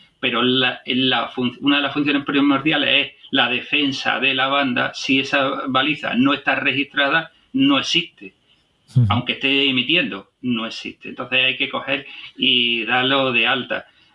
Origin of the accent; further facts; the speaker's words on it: Almería, Andalusia, Spain; A mí en Málaga se me va la boca por Málaga, y eso que no soy de Málaga, soy de Almería.